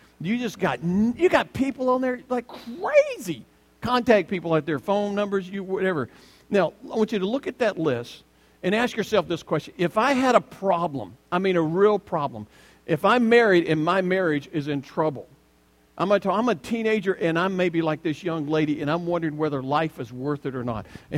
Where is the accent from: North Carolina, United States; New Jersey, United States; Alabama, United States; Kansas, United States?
Alabama, United States; You see, I learned a long time ago growing up in Alabama